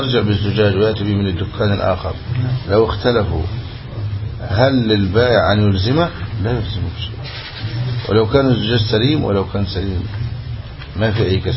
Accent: Egypt; هذا يفعل في أجهزة العروس عندنا في مصر

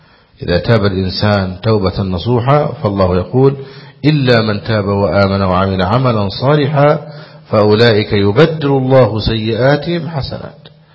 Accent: Egypt; وأسأل الله أن يعافي بلاد المسلمين ويعافي بلادنا مصر وسائر بلاد المسلمين من شرهم.

